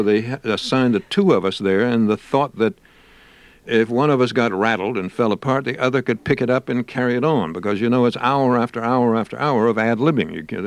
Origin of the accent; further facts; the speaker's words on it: East, United States; I grew up in the East where we're a little more stuffy than that.